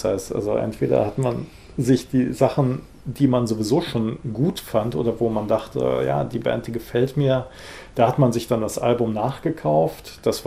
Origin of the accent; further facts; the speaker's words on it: Rhineland, Germany; ich bin im Rheinland aufgewachsen, da hatte man dann entweder WDR gehört